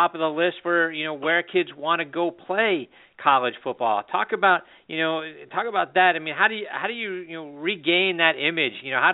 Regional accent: Pittsburgh, Pennsylvania, United States; You know, I'm from Pittsburgh, so Pitt, who was a powerhouse in the 70s

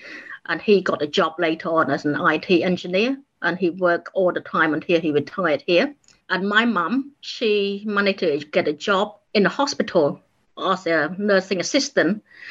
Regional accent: Cambodia; now in United Kingdom; accepted in Cambodia either. I'm too Westernized for them. But here, I will always be Cambodian. I'm not English. So yes, I am stuck between two worlds, but that's the way it is.

